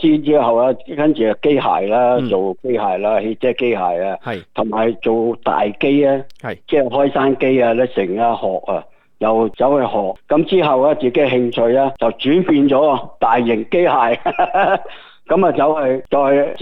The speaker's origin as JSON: {"language": "Cantonese", "country": "Hong Kong", "said": "我哋香港人咧，叫做香港人啦"}